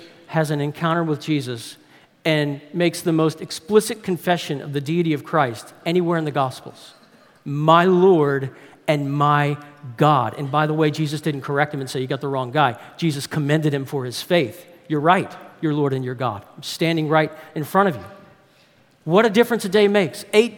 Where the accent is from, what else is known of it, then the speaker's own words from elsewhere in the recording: New Orleans, Louisiana, United States; Growing up in New Orleans, I went to a bunch of NFL games, watched the Saints.